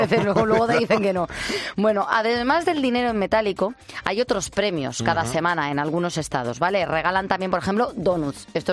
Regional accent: Extremadura, Spain; una buena chanfaina de mi tierra, de Extremadura.

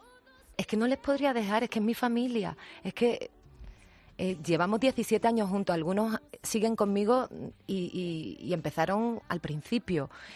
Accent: Cádiz, Andalusia, Spain; Y también yo presumo mucho, fíjate, de ser profeta en mi tierra.

